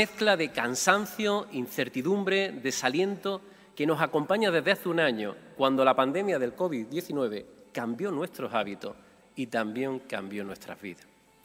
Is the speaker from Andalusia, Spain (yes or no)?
yes; Andalusia, Spain; Somos andaluces y nadie como este pueblo valiente sabe levantarse después de caer